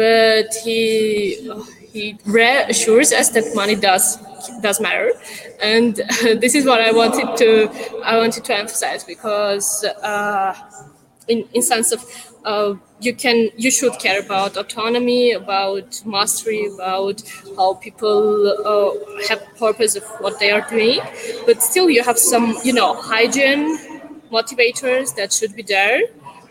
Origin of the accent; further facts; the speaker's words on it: Yerevan, Armenia; And I'm from Armenia, Yerevan